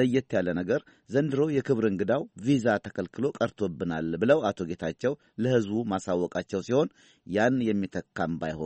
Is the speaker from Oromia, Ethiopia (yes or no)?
yes; Tulu Dimtu, Oromia, Ethiopia; born there; በተለየ ትውልድ ቦታዬን ቱሉ ዲምቱን ስላነሳችሁልኝ ደስ ብሎኛል።